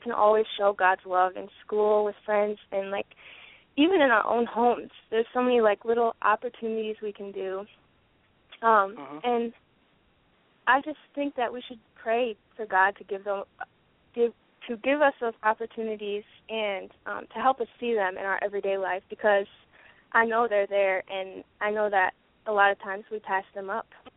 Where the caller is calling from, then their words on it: Kalamazoo, Michigan, United States; I'm from Kalamazoo.